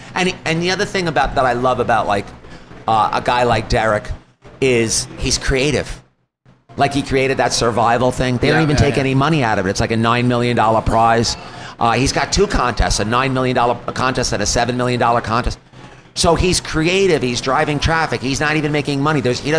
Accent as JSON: {"language": "English", "region": "New York", "country": "United States", "said": "I know I'm a New Yorker."}